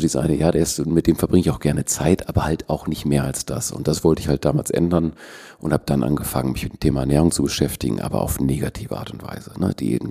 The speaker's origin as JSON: {"language": "German", "country": "Germany", "tie": "born there", "said": "Mein Vater ist Spanier, meine Mutter ist Deutsche. Ich bin aber in Deutschland geboren."}